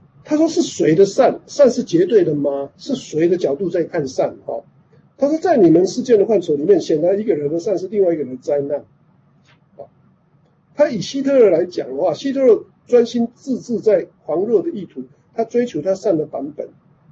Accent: Taiwan; 我说我台湾人嘛要讲

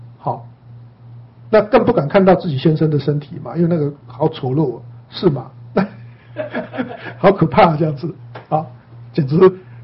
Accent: Yilan County, Taiwan; 是我们宜兰人

